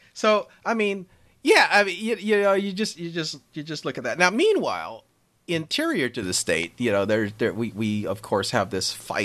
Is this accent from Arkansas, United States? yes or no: no; Fountain Valley, California, United States; You know, I grew up in Fountain Valley, so I'm from Orange County, you know, we don't call it OC, you know, that's for visitors.